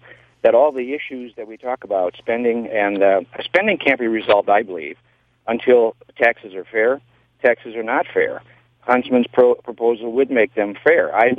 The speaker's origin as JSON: {"language": "English", "region": "Iowa", "country": "United States", "said": "Yes, I'm from Iowa, and we were disappointed here"}